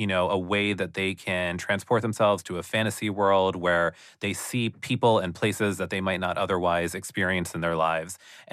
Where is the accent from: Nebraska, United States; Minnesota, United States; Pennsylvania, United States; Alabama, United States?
Pennsylvania, United States; It's the kind of dish that we made in my house growing up in Pennsylvania.